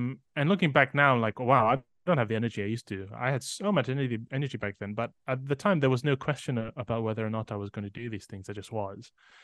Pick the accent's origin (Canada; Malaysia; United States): Malaysia; now in United Kingdom; So now I'm looking at my Malaysian memories from as a British person, whereas I used to look at British life as a Malaysian person.